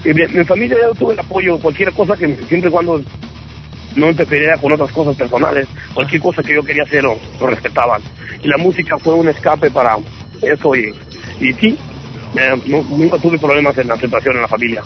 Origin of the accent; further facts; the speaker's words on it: Valle de Juárez, Jalisco, Mexico; Valle de Juárez, Jalisco se llama.